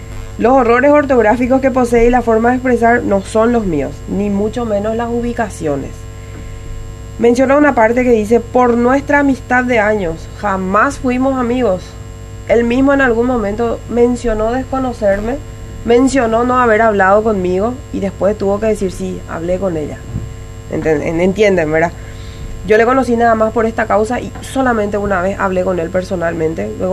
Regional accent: Minga Guazú, Alto Paraná, Paraguay; yo soy de Minga, nacida y malcriada ahí. Conozco demasiado bien mi zona, yo vivo en el kilómetro 16.

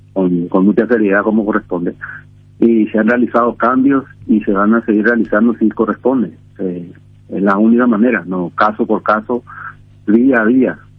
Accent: Paraguay; nos afecta a todos como ciudadanos, como paraguayos y como seres humanos

